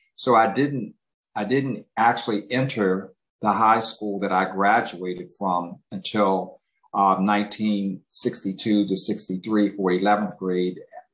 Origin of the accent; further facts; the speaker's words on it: Forest Hill, Maryland, United States; Well, my hometown is a really small town called Forest Hill, Maryland. It's probably closest to the county seat is Bel Air, Maryland.